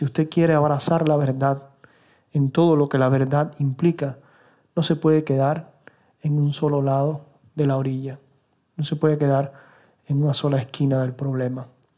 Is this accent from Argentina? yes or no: no; Cuba; yo hago la crítica a mi propia cultura porque soy cubano, para que nadie se vaya a sorprender